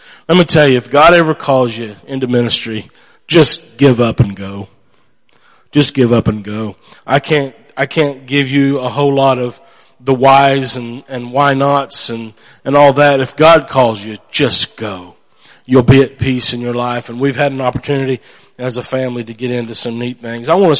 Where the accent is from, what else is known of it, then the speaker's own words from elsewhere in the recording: United States; We are from Davis County area. Grew up there, went to school at Pleasant View Mennonite School.